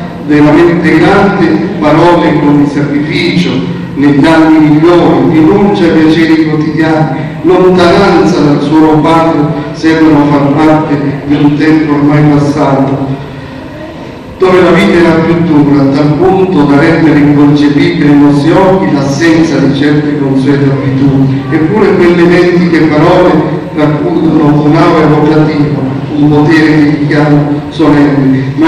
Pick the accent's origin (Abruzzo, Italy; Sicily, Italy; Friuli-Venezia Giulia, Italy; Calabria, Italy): Abruzzo, Italy; io vengo dalla terra d'Abruzzo